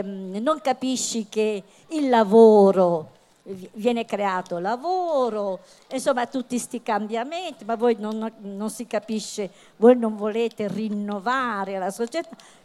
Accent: Bologna, Emilia-Romagna, Italy; vengo da Bologna.

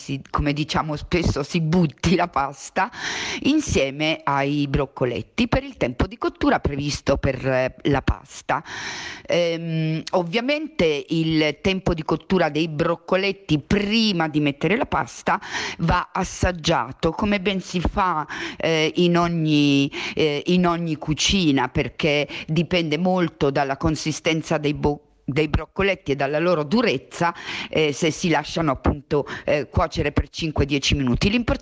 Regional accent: Apulia, Italy; questa ricetta mi arriva dalla mia terra, dalla Puglia, mi riconnette un po' con le mie radici, quelle radici che si sono perse nel mio muovermi tra diversi luoghi, sia in Italia che in Europa

